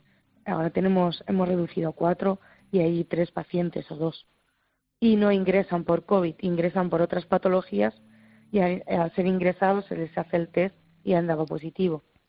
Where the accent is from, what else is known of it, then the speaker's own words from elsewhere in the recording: Bolaños de Calatrava, Castilla-La Mancha, Spain; Yo soy de Bolaños, de un pueblo de Ciudad Real.